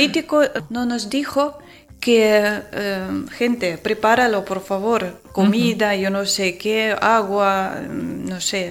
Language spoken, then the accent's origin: Spanish; Ukraine; Spanish is a second language; moved away as an adult; Yo sé porque en Ucrania vive mi madre, uh-huh. en mi país. En mi ciudad, perdón.